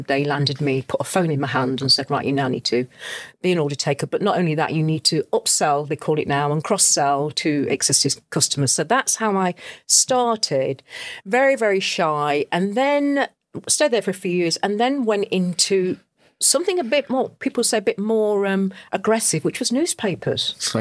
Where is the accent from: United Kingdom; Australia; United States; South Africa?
United Kingdom; Loughborough, East Midlands; I'm actually born and bred in Loughborough, Leicestershire.